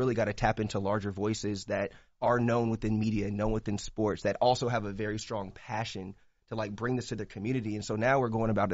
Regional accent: Columbia, South Carolina, United States; I'm from Columbia, South Carolina.

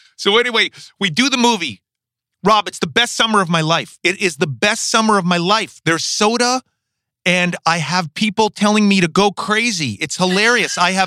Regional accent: New York City, New York, United States; You know, New York is I grew up in the West Village. It's very artistic.

